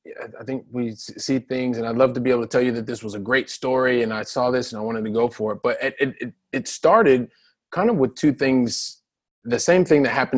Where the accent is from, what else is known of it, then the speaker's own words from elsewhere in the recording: Columbus, Ohio, United States; I'm a guy from Columbus, Ohio, so from the Midwest, and I am the product of two parents who worked really, really hard.